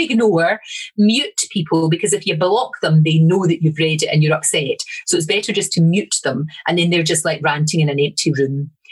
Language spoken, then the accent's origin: English; Glasgow, Scotland, United Kingdom; born there; I was born in the Gorbals. My mum and dad were only 18 when they had me.